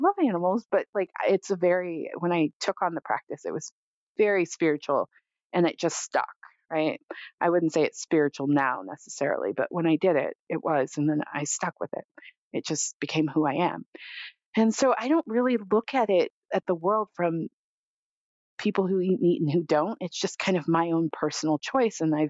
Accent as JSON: {"language": "English", "region": "California", "country": "United States", "tie": "born or raised there", "said": "And so I grew up in California."}